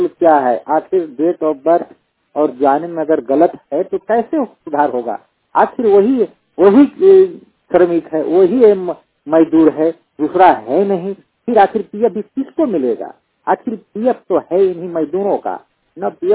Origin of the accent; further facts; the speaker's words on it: Jharkhand, India; now in Manesar, India; मैं झारखंड के पलामू डिस्ट्रिक्ट का निवासी हूं।